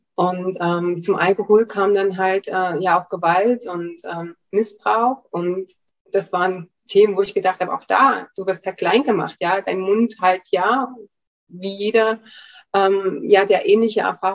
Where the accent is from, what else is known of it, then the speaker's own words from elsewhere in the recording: Germany; Ich bin in der DDR aufgewachsen